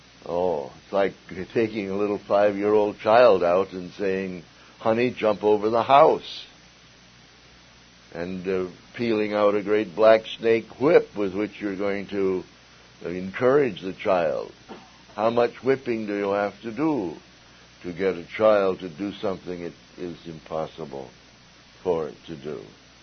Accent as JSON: {"language": "English", "town": "Minneapolis", "region": "Minnesota", "country": "United States", "tie": "born or raised there", "said": "I grew up in Minneapolis, and Minneapolis was the center of fundamentalism."}